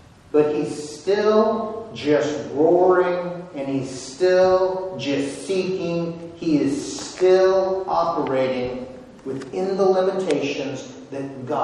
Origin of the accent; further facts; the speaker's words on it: United States; Okay, I'm from Washington. That doesn't happen at my house.